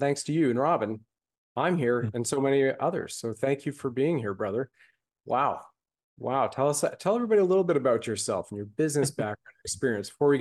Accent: Canada; I was brought up in Canada

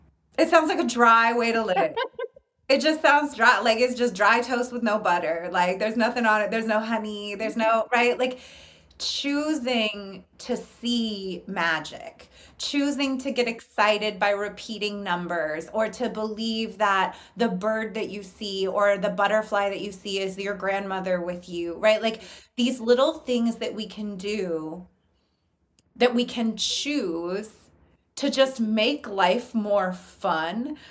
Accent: California, United States; now in Los Angeles, United States; I live in LA now. I'm from the Bay Area. I live in LA.

